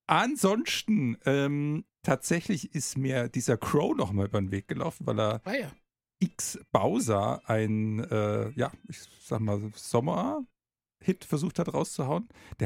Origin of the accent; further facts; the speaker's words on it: Baden-Württemberg, Germany; Und als Schwabe will ich das dann schon genutzt wissen.